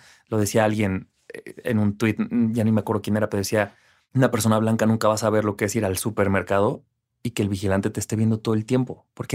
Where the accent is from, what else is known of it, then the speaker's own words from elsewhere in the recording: Mexico; como todos somos mexicanos